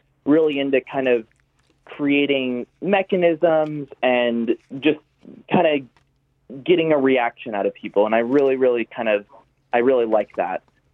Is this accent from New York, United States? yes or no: no; Henderson, Nevada, United States; born there; I was born in Henderson, Nevada, Las Vegas, Nevada.